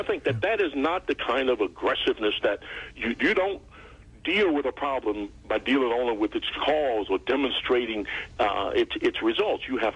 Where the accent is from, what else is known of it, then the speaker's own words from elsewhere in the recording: New York, United States; I said, I'm from New York. He could see I was African American. I said, I'm from New York.